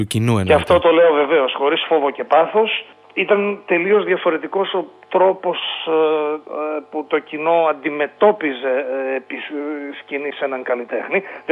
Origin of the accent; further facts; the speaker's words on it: Greece; γιατί είμαι Έλληνας βαθιά και παίζω και ζω για την Ελλάδα.